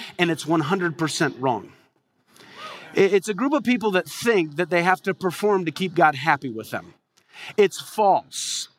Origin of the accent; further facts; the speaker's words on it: Midwest, United States; I grew up in the Midwest. That's how people in the Midwest think.